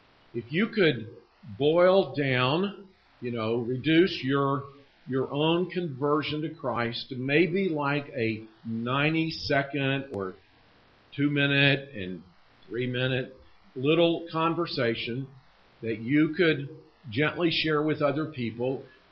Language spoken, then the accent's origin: English; Alabama, United States; When I was a teenage boy growing up in Alabama, I would ride the school bus to school